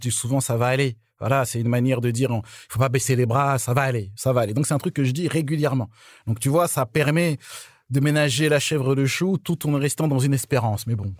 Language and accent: French; Côte d’Ivoire; born there; moi je suis né en Côte d'Ivoire.